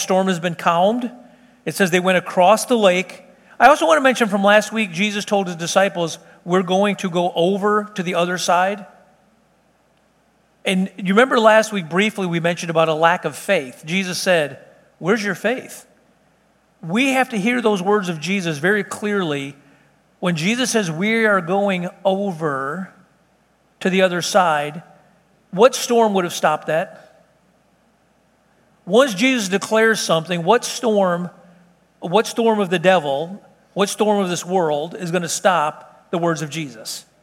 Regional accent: Texas, United States; I go all over the world. People, where are you from? Texas. United States? I always like to say, well, currently.

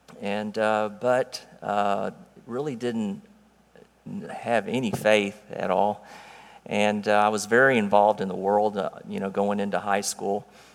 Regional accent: Conroe, Texas, United States; And I grew up actually in Conroe. I grew up in church, but I really did not know.

